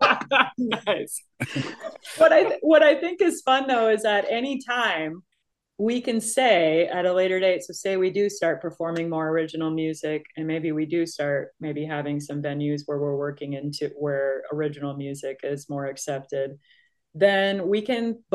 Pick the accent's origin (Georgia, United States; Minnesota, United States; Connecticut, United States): Minnesota, United States; I look to where I grew up in Minnesota, and there's tribute bands now doing all the things all the time everywhere.